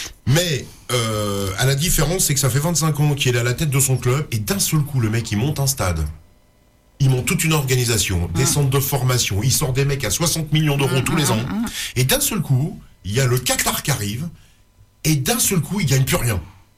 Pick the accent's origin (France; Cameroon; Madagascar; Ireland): France; Saint-Étienne, Auvergne-Rhône-Alpes; Je suis stéphanois